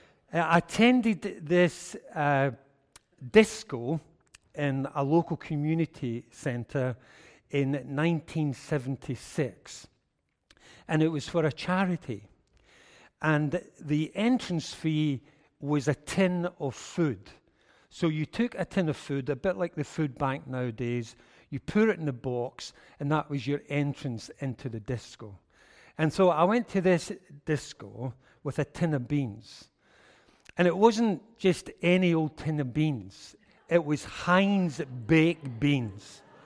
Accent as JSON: {"language": "English", "town": "Uddingston", "region": "Scotland", "country": "United Kingdom", "tie": "born there", "said": "I was born just outside Glasgow in a place called Uddingston, which is very famous, and it's famous for Tunnock's Caramel Wafers."}